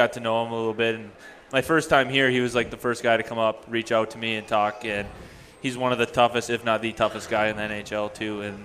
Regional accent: Minnesota, United States; also born or lived in North Dakota; I'm from Minnesota.

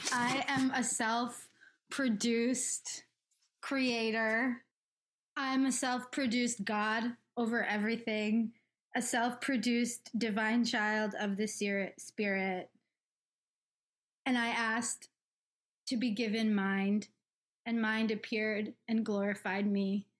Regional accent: Rhode Island, United States; also born or lived in New England; I grew up in Rhode Island, mostly Rhode Island and the Providence Plantations

